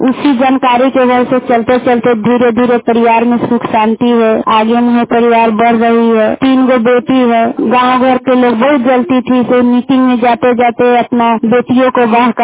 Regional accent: Sakri, Bihar, India; सकरी पंचायत के रहने वाली हूँ। जिला मुजफ्फरपुर थाना करजा तो सकरी तक वही भाया पता ही ब्लॉक मरण के रहने वाली हूँ।

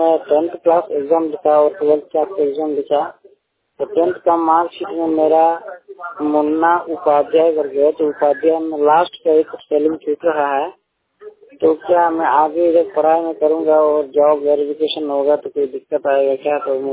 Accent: Jamui, Bihar, India; और मैं बिहार जमुई से हूँ।

